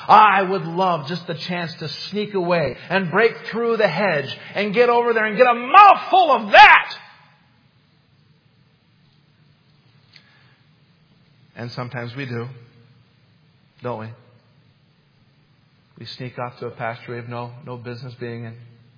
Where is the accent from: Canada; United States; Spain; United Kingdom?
United States; Utah; Now, I grew up in Utah, and it's a semi-arid place.